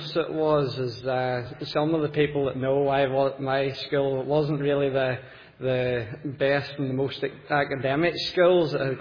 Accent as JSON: {"language": "English", "town": "Ballymena", "region": "Northern Ireland", "country": "United Kingdom", "said": "But as I said, I come from Ballymena."}